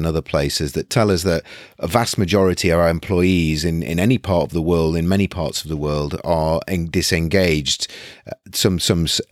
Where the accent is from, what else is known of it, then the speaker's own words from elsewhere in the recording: United Kingdom; I'm a British, I always ask about the weather.